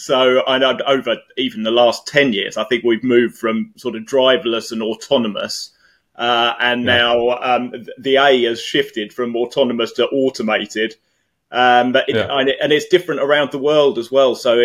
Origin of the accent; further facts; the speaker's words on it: Margate, South East England, United Kingdom; the home of Cars of the Future, my hometown in Margate in Kent.